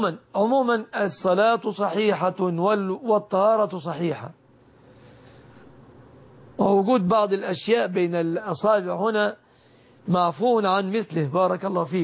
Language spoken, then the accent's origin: Arabic; Egypt; وأسأل الله أن يسلم بلادنا مصر